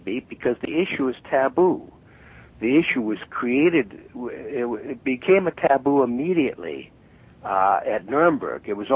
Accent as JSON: {"language": "English", "country": "United States", "said": "I'm not a German, you know, I'm an American."}